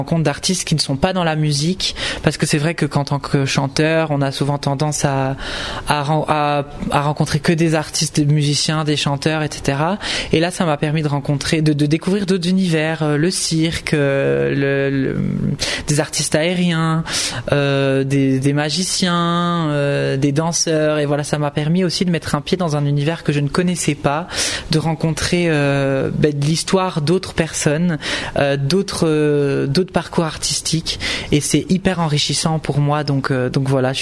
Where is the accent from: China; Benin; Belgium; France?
Belgium; chez nous en Belgique.